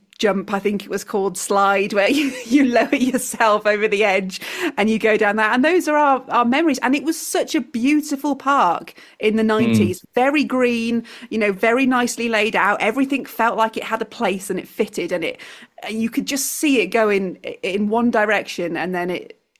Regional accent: Wales, United Kingdom; I'm from South Wales

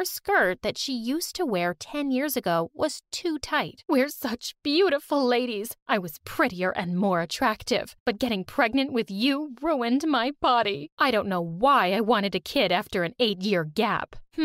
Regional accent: Poland; from Poland. I grew up in a family of models.

